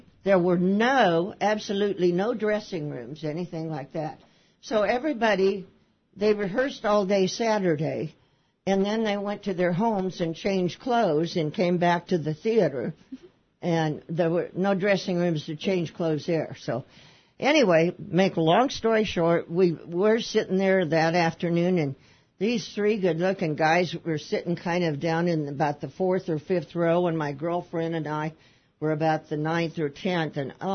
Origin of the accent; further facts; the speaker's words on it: Martell, Nebraska, United States; also born or lived in Lincoln; I'm from Lincoln, Nebraska. I graduated from Lincoln High. I was raised in a little town called Martell, Nebraska. But it was so small, the city park was one tree.